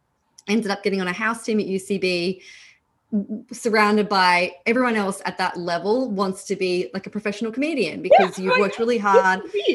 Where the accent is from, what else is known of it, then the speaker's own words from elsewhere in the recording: Australia; moved away as an adult; now in Brooklyn, United States; I am Australian, but I live in Brooklyn with my wife, and I've been in New York for, I moved here in 2009, so feels like forever. New York is home.